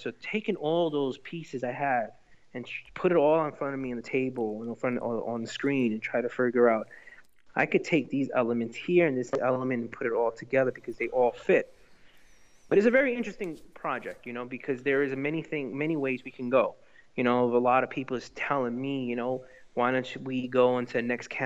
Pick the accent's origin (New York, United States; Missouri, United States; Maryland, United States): New York, United States; New York City; You know, I've growing up in New York City, I've very, very, very, you know, interesting background.